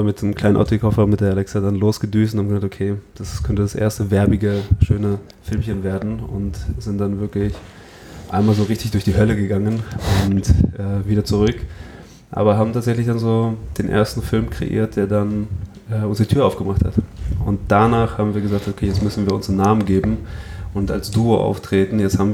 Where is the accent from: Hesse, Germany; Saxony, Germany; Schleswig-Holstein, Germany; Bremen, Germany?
Hesse, Germany; meine kleine Heimatstadt, wo ich aufgewachsen bin, bei Frankfurt, gibt es halt ein … Festival.